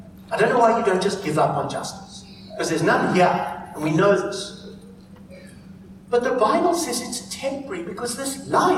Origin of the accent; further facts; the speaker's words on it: South Africa; now in Australia; I'm a South African, so I didn't know this happened.